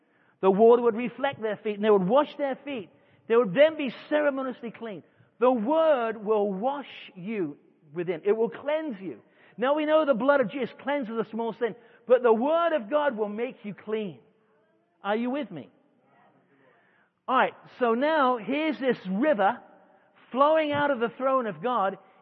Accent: China; now in United States; I come from China. Now I'm back in America, Christian nation.

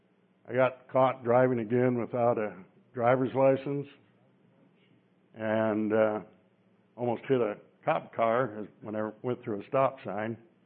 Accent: Wisconsin, United States; I was born and raised in Wisconsin, thought I was used to harsh winters, but North Dakota had it beat.

